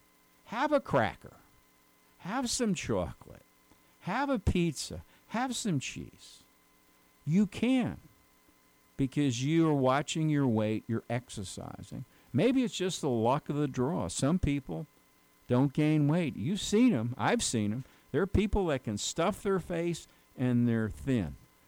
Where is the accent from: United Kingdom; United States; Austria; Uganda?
United States; New York; where I used to live on Long Island, I'm originally from New York. I haven't been there in years. But I used to, as a kid, have to shovel snow.